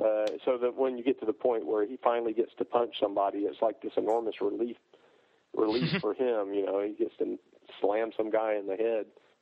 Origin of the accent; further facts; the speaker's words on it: North Carolina, United States; I'm from North Carolina. Isn't too far away.